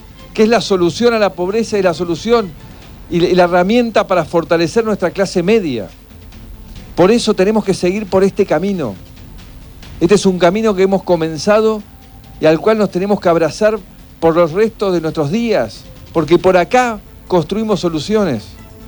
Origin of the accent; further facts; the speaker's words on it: Argentina; Argentinos diciendo, ¿en qué puedo ayudar? Si somos eso los argentinos. Somos gente solidaria, somos buena gente.